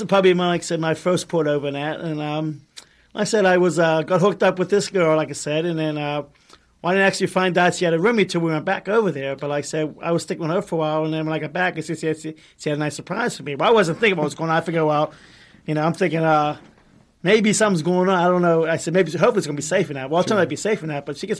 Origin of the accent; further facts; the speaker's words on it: Pittsburgh, Pennsylvania, United States; Yeah, I'm from Pittsburgh. I'm born and raised